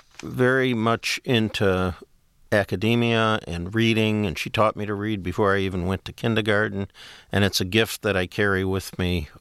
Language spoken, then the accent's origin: English; Oak Park, Michigan, United States; I grew up in Oak Park in the 50s, which was very much a bedroom community of Detroit.